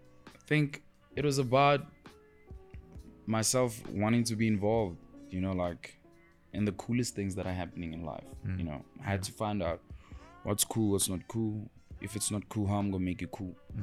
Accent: Pretoria, Gauteng, South Africa; I'm from Pretoria, born, raised in Pretoria, birthed in Pretoria.

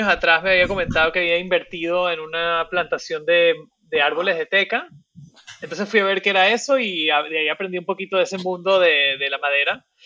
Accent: Venezuela; moved away; also born or lived in Miami; soy originalmente de Venezuela. Nací en Miami, pero me fui a Venezuela a los 3-4 años y pasé toda mi infancia allá.

